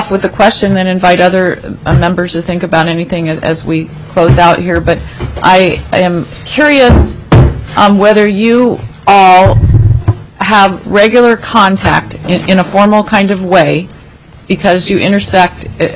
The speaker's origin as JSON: {"language": "English", "town": "Palmer", "region": "Alaska", "country": "United States", "said": "And I'm from Palmer, so our railroad tracks were taken up"}